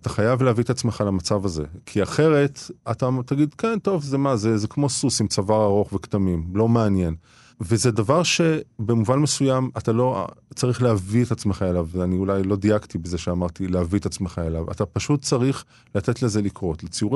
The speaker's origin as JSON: {"language": "Hebrew", "town": "Netanya", "region": "Central District", "country": "Israel", "tie": "born or raised there", "said": "אני גדלתי בנתניה, לא היה שם מוזיאון לאמנות"}